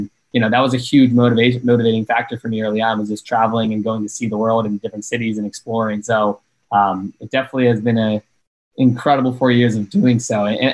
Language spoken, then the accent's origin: English; Chesterfield County, United States; when I think back on my hometown, Chesterfield County, like, yes, I would do some road trips, like to New Jersey or North Carolina or Tennessee where my family is.